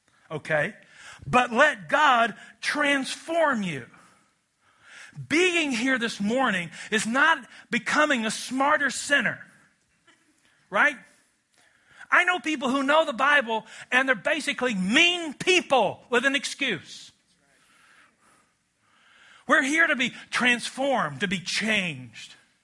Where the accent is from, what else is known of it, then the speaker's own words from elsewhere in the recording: Kentucky, United States; I mean, I'm from Kentucky where you can get married when you're 18 years old.